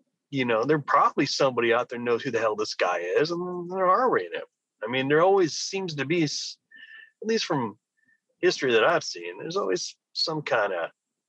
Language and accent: English; California, United States; I'm really not too happy to say I'm from California, let alone where I was raised.